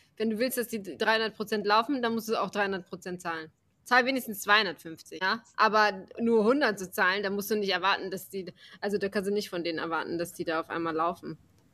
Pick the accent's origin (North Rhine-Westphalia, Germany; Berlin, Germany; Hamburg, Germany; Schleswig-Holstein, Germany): North Rhine-Westphalia, Germany; now in Freiburg, Germany; ich komme ja aus NRW, bin aber nach Freiburg gezogen